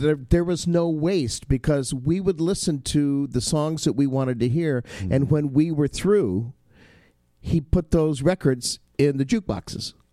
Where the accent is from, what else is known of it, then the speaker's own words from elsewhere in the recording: Inglewood, California, United States; I grew up in Inglewood, California.